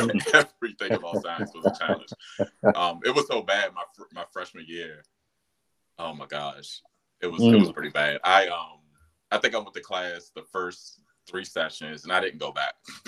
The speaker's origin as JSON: {"language": "English", "town": "Washington", "region": "District of Columbia", "country": "United States", "tie": "born or raised there", "said": "Born and raised in Washington, D.C."}